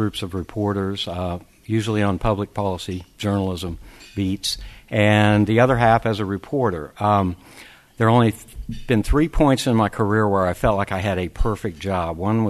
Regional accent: Oklahoma, United States; Like Scott, I grew up in Oklahoma, small town, went to school here, worked here for several years and left, came back 8 years ago

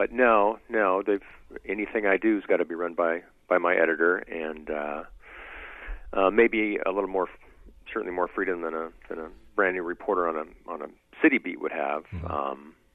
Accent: Eugene, Oregon, United States; I grew up here in Eugene, and you know, grew up with the family paper, and so I know some of the history.

